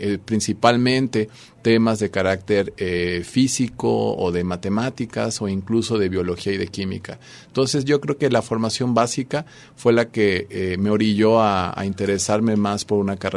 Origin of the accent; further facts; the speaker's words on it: Mexico; hay que estar orgulloso como mexicano.